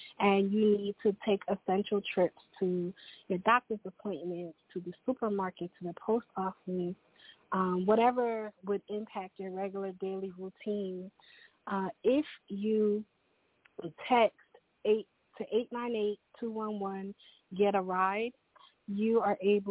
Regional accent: Newark, New Jersey, United States; I am from Newark, New Jersey.

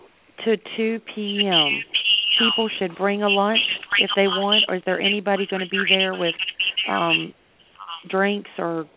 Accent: Virginia, United States; born there; so I guess I have a lot of North Carolina blood in me, even though I was born in Virginia.

